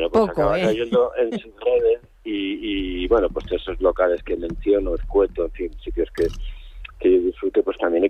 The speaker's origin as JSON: {"language": "Spanish", "town": "Almería", "region": "Andalusia", "country": "Spain", "said": "Porque es verdad que, aparte que yo soy de Almería"}